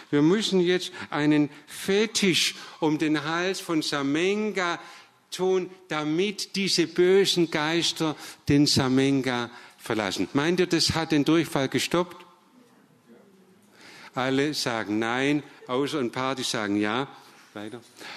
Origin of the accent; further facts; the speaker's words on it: Southern Germany, Germany; Und wir als Süddeutsche sind gewohnt, uns immer wieder zu überlegen, was können wir mit immer weniger, immer Größeres leisten.